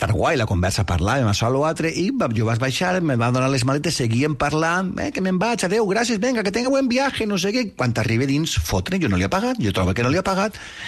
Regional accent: Valencian Community, Spain; Estem parlant de l'esmorzar que entenc jo com a valencians o és el desdejuni vostre?

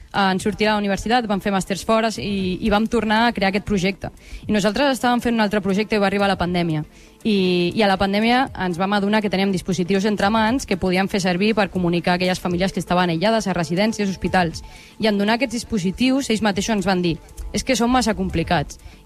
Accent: Sant Feliu, Catalonia, Spain; m'ha fet moltíssima il·lusió poder venir aquí al meu poble

